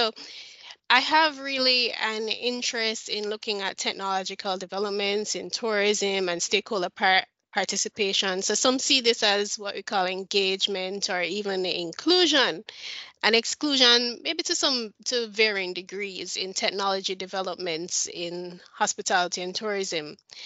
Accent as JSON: {"language": "English", "country": "Jamaica", "said": "it was within my home country, Jamaica, that I started to spot challenges."}